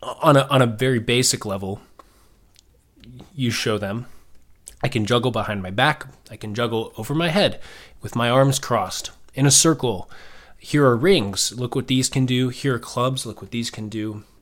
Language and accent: English; Indiana, United States; Okay, so I'm from Indiana in the Midwest, and basketball is a pretty big deal here.